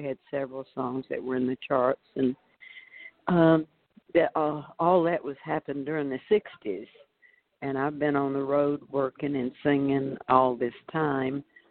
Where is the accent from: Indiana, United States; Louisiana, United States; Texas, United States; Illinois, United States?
Louisiana, United States; Shreveport; also born or lived in Nashville; Well, when I came to first from Shreveport, I went to the Jubilee USA, which was